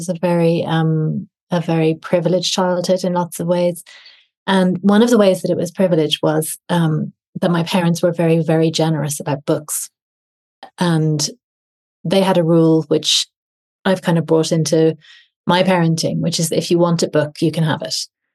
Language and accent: English; Castleknock, Leinster, Ireland; So I grew up in Castleknock in Dublin, which, on the edge of the Phoenix Park. And I went to school in Mount Sackville, which is also, it's sort of a little bit further around on the park wall, but in Chapel Izzard.